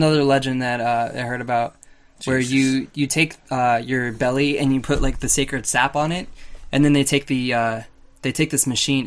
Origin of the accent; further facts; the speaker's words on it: New York, United States; accent: New York; Well, I'm from New York, and we talk over there.